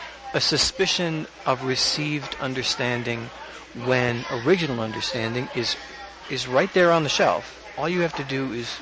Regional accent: Ohio, United States; moved away; before I came to New Mexico from Ohio. That's where I grew up.

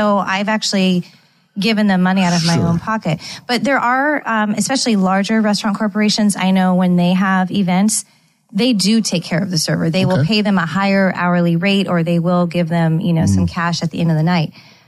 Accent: San Jose, California, United States; But back home, and you know, I grew up in San Jose, California, and I started bartending at this hotel lounge.

